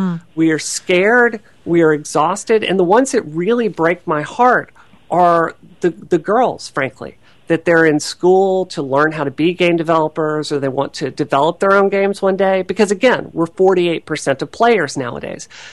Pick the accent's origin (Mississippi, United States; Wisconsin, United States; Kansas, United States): Mississippi, United States; I grew up in Mississippi, which is a state that even today is really dealing with some problems with race relations